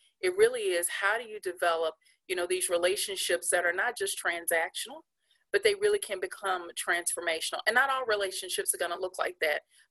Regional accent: Shreveport, Louisiana, United States; Yes, I grew up in Shreveport

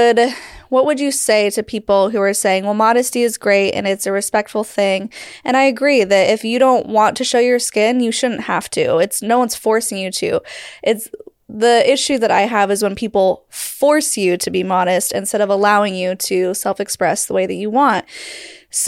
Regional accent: Utah, United States; I just recently told this story about growing up in Utah, where the schools had very, very strict modesty rules, cap sleeves.

